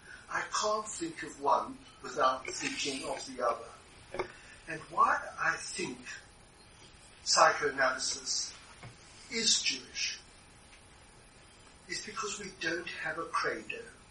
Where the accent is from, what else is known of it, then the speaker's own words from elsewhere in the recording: South Africa; you can hear from my accent, I grew up in South Africa.